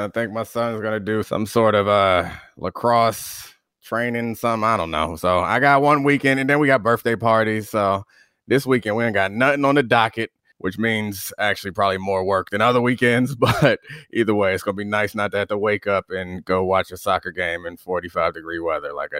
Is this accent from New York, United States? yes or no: no; Baltimore, Maryland, United States; I mean, I grew up in Baltimore, so it wasn't that same dichotomy there that it is elsewhere.